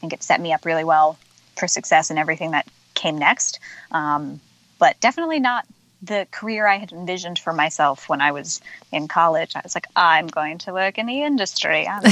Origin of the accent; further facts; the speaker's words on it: New Jersey, United States; I'm originally from Jersey, so it was hard to kind of be on the other side of the country.